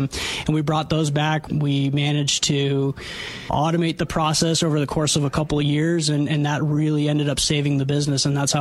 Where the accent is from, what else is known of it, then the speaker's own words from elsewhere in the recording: Armenia; now in United States; I immigrated here from Armenia, actually, where my family was five generations of beekeepers. And when we came to America, to the West Coast